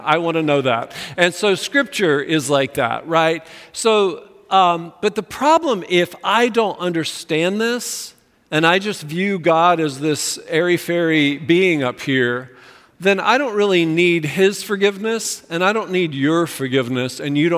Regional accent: North Carolina, United States; Now, I am from Western North Carolina.

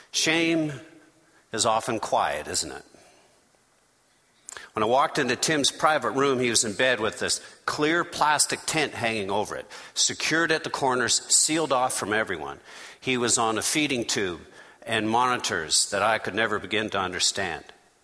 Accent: British Columbia, Canada; I am a Canadian. I come from the bottom of the Alaska Highway.

